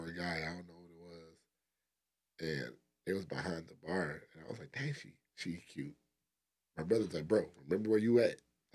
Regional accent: Pontiac, Michigan, United States; No. You know I'm not from. I'm from Pontiac.

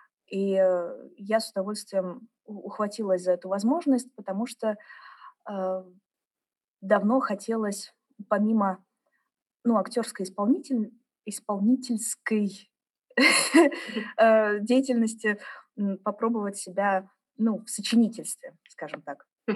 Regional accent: Germany; first language German; Russian is a second language; Дело в том, что я выросла в Германии, поэтому немецкий язык для меня родной.

